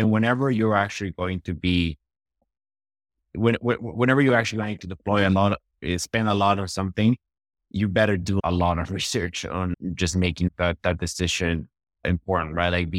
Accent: Bolivia; I mean, in going back to growing up in Bolivia, right? Like, I grew up in an environment in which financial institutions were pretty fragile.

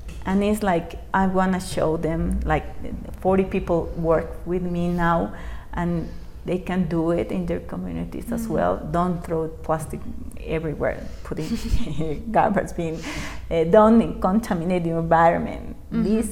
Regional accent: La Paz, Bolivia; English is a second language; and I came from Bolivia, La Paz

